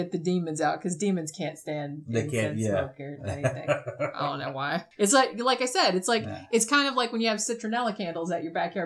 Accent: Florida, United States; It's and I'm from Florida. They're everywhere.

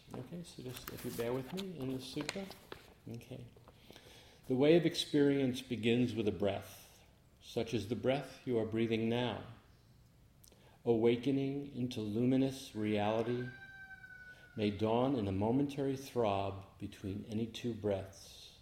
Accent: Manhattan, New York, United States; moved away as an adult; also born or lived in Arizona; now in Vashon, United States; I moved from Arizona, lived there for 42 years in the desert. I thought I would see how Moses did in the desert for 40 years. I beat him by 2 years. Then it was unbearable anymore. But I'm originally from Manhattan, from New York City.

